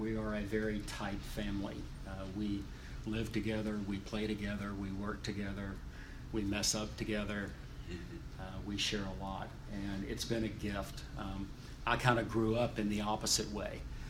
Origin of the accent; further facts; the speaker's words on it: Louisiana, United States; I grew up in Louisiana, Renee grew up in Oklahoma, we met at Fayetteville, we went through college together